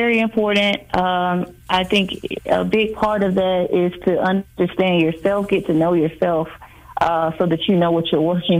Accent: Jacksonville, Florida, United States; now in Kansas City, United States; No, actually, I am from Jacksonville, Florida, and I met my husband down in Tallahassee, Florida, during undergrad, who was a native of Kansas City. So we moved here in 2010.

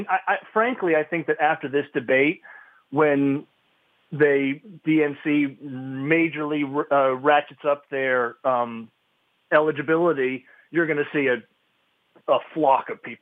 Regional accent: California, United States; I'll show my home state bias here, and that is the person that impressed me the most was Kamala Harris.

